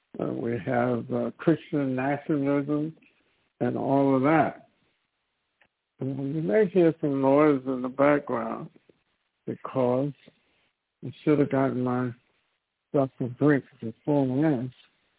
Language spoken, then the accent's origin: English; the South, United States; Well, I grew up in the South, and I grew up at a time in the 50s when they had Jim Crow